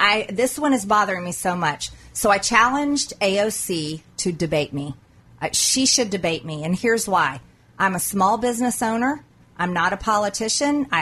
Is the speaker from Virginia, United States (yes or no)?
no; Georgia, United States; Yeah, I'm from Georgia. I graduated with a business degree from University of Georgia.